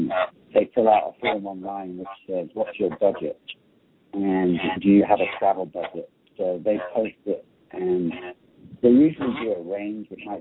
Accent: England, United Kingdom; now in United States; I'm from in the UK. I'm from England originally, but I've lived in America since 94.

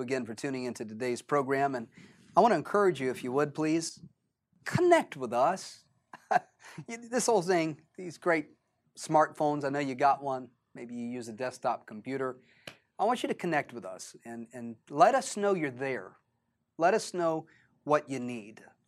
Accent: Jacksonville, Florida, United States; We a couple of folk from Jacksonville, Florida.

